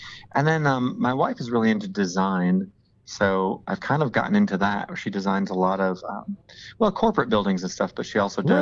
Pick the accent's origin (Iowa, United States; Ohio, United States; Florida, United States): Iowa, United States; the pork producers in Iowa, because I grew up in Iowa, and all these different people.